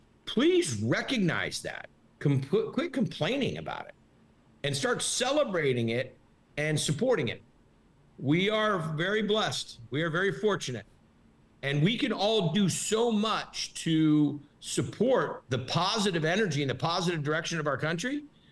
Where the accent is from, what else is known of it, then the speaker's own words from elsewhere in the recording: Columbus, Ohio, United States; born there; also born or lived in California; Actually, that's the city I was born in. Okay. My parents, I was born in Columbus and they moved to California.